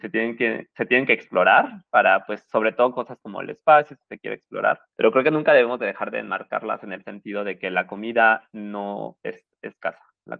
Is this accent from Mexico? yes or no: yes; Mexico; Y nosotros como mexicanos lo sabemos.